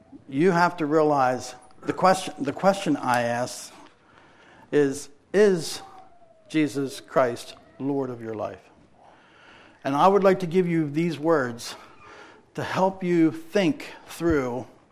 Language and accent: English; United States; I never did. I'm an American, right?